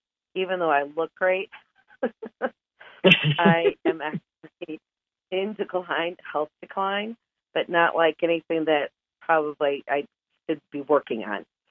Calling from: Alpharetta, Georgia, United States; Alpharetta, Georgia.

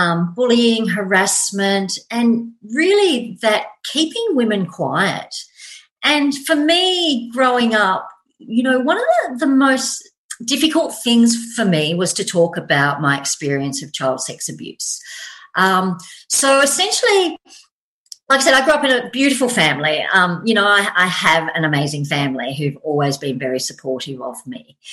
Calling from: Gold Coast, Queensland, Australia; I'm coming from Gold Coast in Australia.

